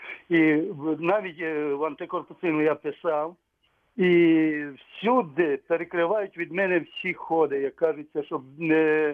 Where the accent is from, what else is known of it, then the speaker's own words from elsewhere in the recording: Zakarpattia Oblast, Ukraine; Я сам із Закарпатської області.